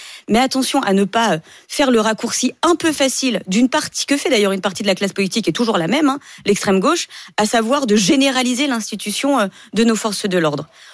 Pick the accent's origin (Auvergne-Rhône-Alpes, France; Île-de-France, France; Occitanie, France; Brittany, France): Île-de-France, France; Stains; je viens moi-même des quartiers. J'ai grandi à Stein